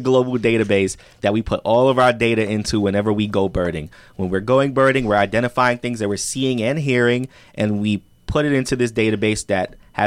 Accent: New York, United States; Being hyper aware of all of your surroundings is something that I developed growing up in New York.

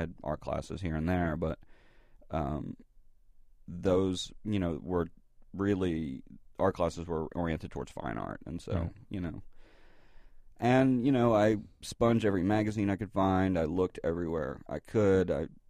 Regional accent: Georgia, United States; I'm from Georgia.

